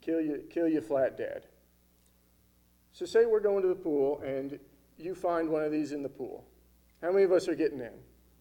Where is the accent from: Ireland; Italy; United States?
United States; Florida; also born or lived in Kentucky / North Carolina; I'm born and raised in Florida. I spent 3.5 years here in Kentucky going to school, and almost 2 years in North Carolina.